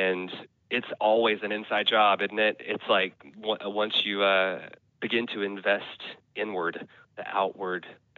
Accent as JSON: {"language": "English", "region": "Tennessee", "country": "United States", "said": "I'm from East Tennessee, so we were able to go to Nashville anytime we needed to."}